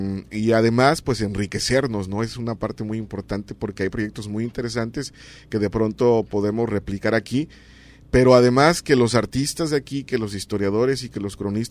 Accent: Bahía de Banderas, Nayarit, Mexico; vivimos en Bahía de Banderas, sino somos de Bahía de Banderas orgullosamente

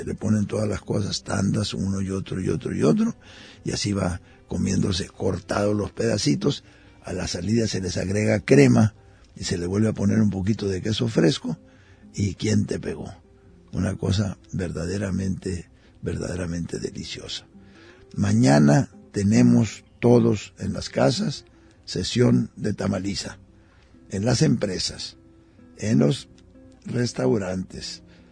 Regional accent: Sonora, Mexico; En mi tierra se utilizan mucho el tamal de elote, allá en Sonora, donde es otra composición.

